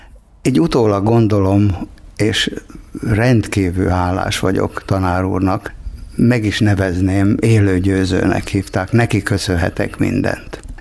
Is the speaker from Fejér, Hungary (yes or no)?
yes; Előszállás, Fejér, Hungary; born there; Hát 1946. június 7-én születtem, tehát az első béke évben, a második világháború után előszállás Róbert völgybe.